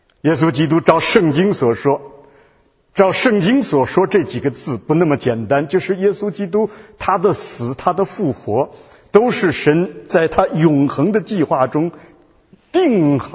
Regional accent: China; 贾马列，你看我们中国人一听就非常敏感

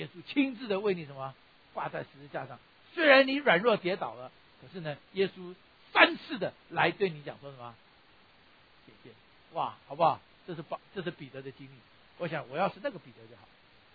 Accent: Taiwan; 很多我们从台湾来都讲

